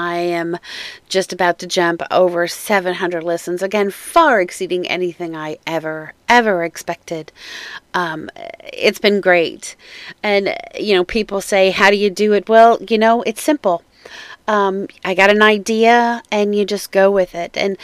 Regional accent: Midwest, United States; But you know, I grew up in the Midwest, and I was used to driving in the fucking rain and the fucking snow and the ice and the black ice

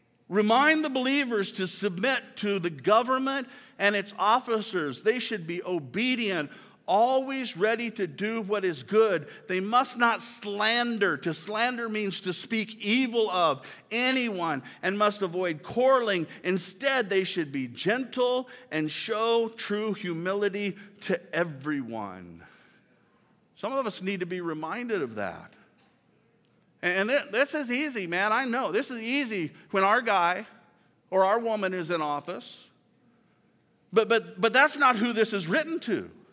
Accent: Kearney, Nebraska, United States; And Bud was my youth leader when I was growing up in Kearney.

